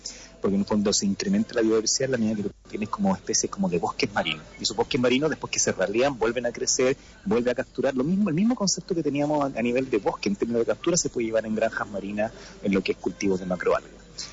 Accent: Chile; tú estás en España, yo soy chileno

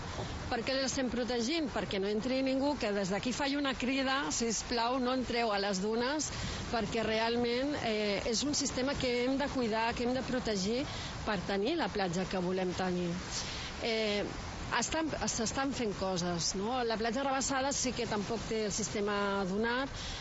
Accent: Tarragona, Catalonia, Spain; això és Costa Daurada, som els ciutadans de Tarragona.

